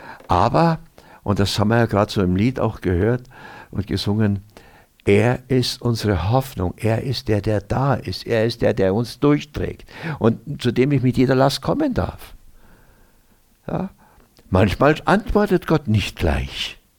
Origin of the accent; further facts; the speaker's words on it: Oberammergau, Bavaria, Germany; Ja, also bei uns daheim in Oberammergau, da hat man das so gesagt.